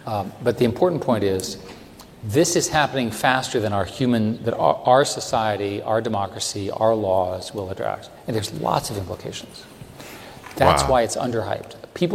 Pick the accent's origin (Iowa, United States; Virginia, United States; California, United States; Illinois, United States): Virginia, United States; I happen to like Virginia. I grew up in Virginia.